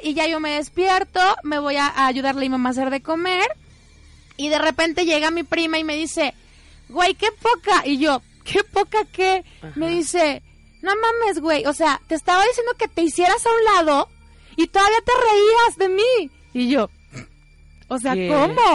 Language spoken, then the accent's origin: Spanish; Ciudad Valles, San Luis Potosí, Mexico; nosotras somos de Valles y ella se vino de vacaciones